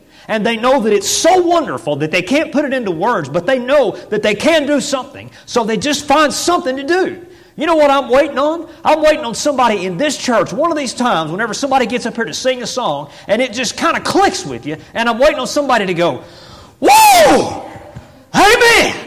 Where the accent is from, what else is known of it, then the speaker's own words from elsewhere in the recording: Seymour, Tennessee, United States; I grew up in First Baptist Church of Seymour, Tennessee.